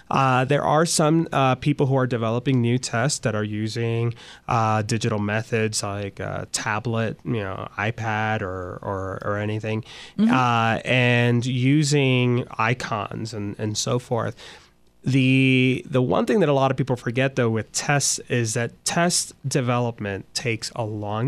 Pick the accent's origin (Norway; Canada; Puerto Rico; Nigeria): Puerto Rico; born there; I was born in Puerto Rico. Puerto Ricans tend to have a different concept of time.